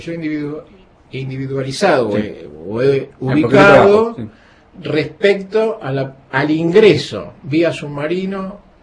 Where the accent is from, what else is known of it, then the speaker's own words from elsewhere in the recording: Argentina; Porque soy argentino